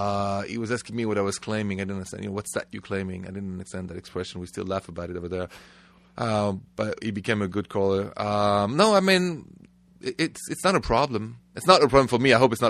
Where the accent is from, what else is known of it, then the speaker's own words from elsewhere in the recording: France; accent: French; English is a second language; No, I came and with my thick French accent and my thoughts as a Frenchman.